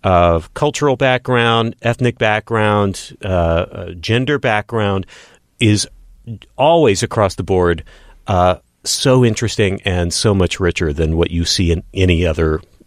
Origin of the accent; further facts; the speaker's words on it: Odessa, Texas, United States; now in Los Angeles, United States; back when I was growing up in Odessa, Texas